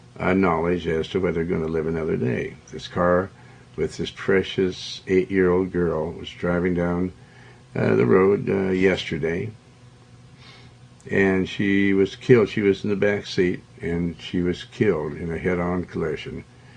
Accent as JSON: {"language": "English", "region": "Montana", "country": "United States", "tie": "born or raised there", "said": "I went there to show them the trees, for I was raised up in Montana."}